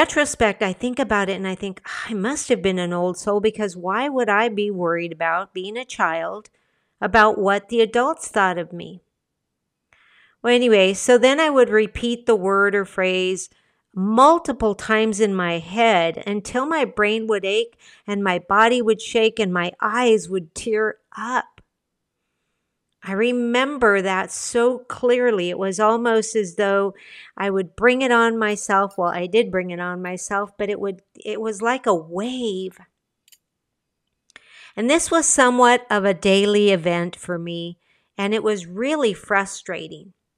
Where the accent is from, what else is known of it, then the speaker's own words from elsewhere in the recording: United States; born there; first language Spanish; English is a second language; I was a Spanish speaker. Spanish was my first language, but I was born in the U.S.